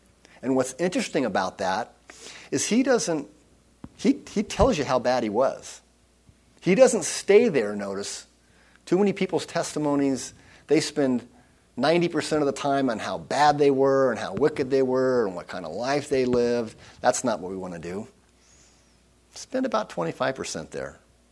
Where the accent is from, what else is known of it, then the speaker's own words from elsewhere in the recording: United States; I'm an American. And the other countries have other beliefs. But I was born here, and of course I'm a Christian.